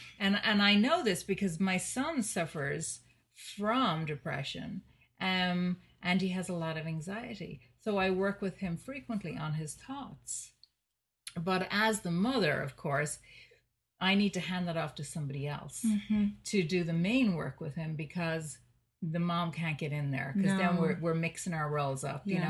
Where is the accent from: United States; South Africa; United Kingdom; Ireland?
Ireland; And I'm from a culture, being Irish.